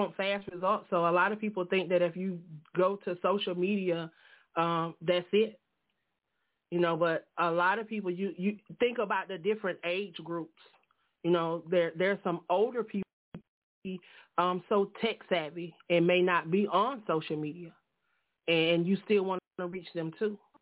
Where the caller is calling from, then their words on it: Atlanta, Georgia, United States; I'm calling from Atlanta today.